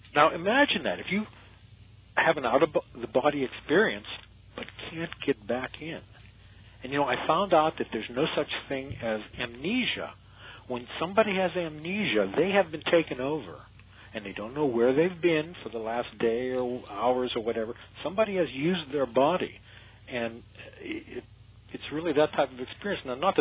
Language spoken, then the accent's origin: English; Pittsburgh, Pennsylvania, United States; We were in Pennsylvania. I come from the Pittsburgh area, and this happened in Pittsburgh.